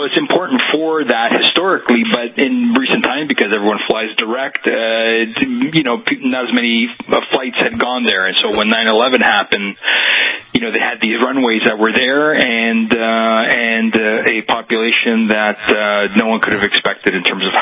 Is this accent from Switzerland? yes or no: no; Toronto, Ontario, Canada; I'm born and bred in Toronto, Ontario, Canada. My parents came from Italy